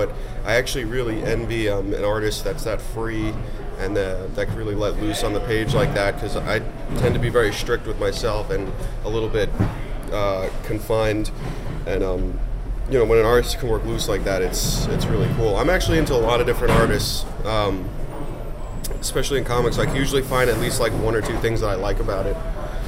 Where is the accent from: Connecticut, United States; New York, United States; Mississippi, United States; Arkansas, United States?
New York, United States; Queens; I grew up in Queens, New York, and I was kind of left to my own devices a lot.